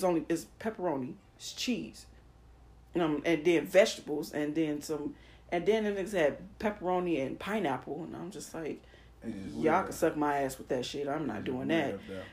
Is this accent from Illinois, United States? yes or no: yes; Chicago, Illinois, United States; Because even though I'm from Chicago, I can't tell you. I ain't been to Giordano's in like 7 or 8 years.